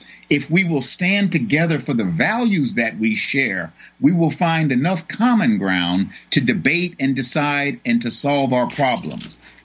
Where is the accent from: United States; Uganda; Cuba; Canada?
United States; I am an American. I love America, and I believe in America's democracy.